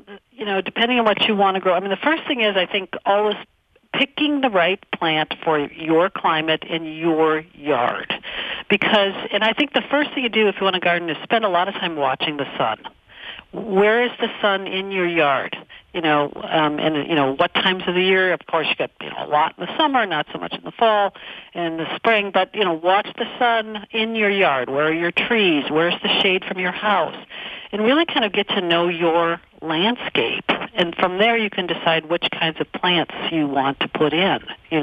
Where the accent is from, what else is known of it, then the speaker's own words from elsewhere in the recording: Minnesota, United States; But I didn't see her very much. I grew up in the Twin Cities. And my mom and dad had six kids.